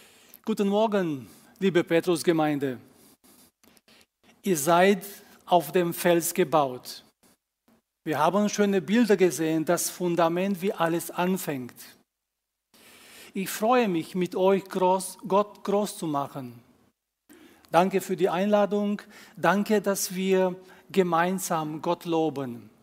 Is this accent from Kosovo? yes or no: no; Romania; wie Uwe mich schon vorgestellt hat. Geboren bin ich in Rumänien und auch dort aufgewachsen.